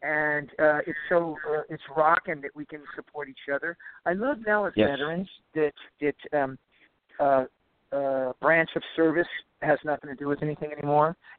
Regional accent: Midwest, United States; I'm from the Midwest.

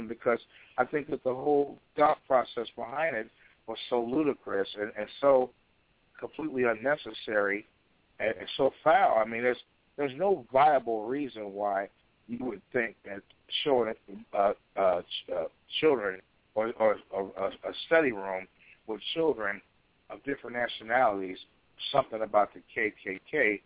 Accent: Chicago, Illinois, United States; I was raised in Chicago, directly under Elijah Muhammad

